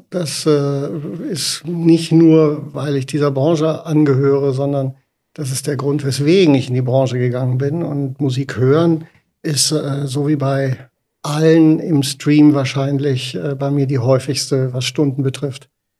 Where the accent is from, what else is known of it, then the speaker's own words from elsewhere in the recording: Donaueschingen, Baden-Württemberg, Germany; ich komme aus Donaueschingen. Das ist ein ganz kleiner Ort in Süddeutschland.